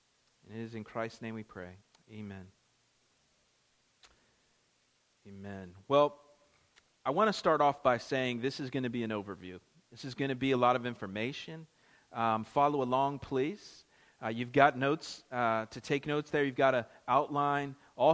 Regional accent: Florida, United States; And I'm from Florida, so I'd been to Orlando many times, enjoyed the various theme parks there. In fact, they're sort of not that big of a draw for me, being from Florida.

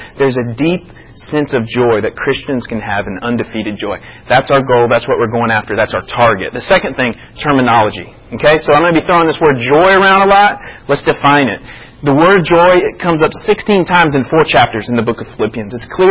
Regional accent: Florida, United States; also born or lived in Chicago, Illinois; I remember when I lived in Chicago, but I was from Florida and I was an absentee voter in Florida

